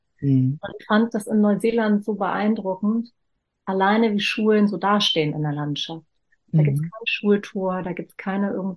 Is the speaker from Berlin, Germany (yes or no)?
yes; Berlin, Germany; born there; Ich bin in West-Berlin geboren. Meine Mutter kam aber aus dem Osten.